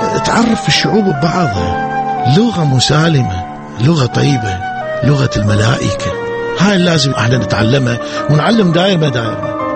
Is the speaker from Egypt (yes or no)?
no; Iraq; moved away; كل الأحلام اللي كان عندنا بالعراق انعدمت، يعني انحطت على حائط وعدموها، إعدام بالرصاص، لبيان بالرصاص. فلازم تتواصل الحياة، غير تعيش أحلام جديدة بسيطة بالمهجر